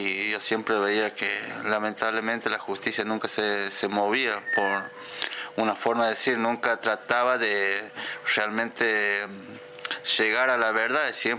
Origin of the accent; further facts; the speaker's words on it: Quimilí, Santiago del Estero, Argentina; yo soy de Quimilí, mis papás también eran de Quimilí